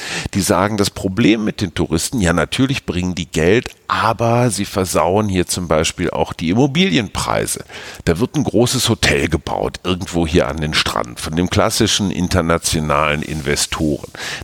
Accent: Münster, North Rhine-Westphalia, Germany; Das zeigt, du hast irgendwie einen Schweizer Hintergrund, der ist aber quasi angelernt, weil wir stammen beide aus Münster.

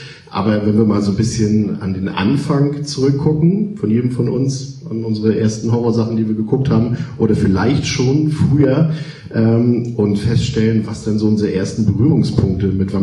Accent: Northern Germany, Germany; born there; Ich komme ja hier auch aus dem Norden gebürtig

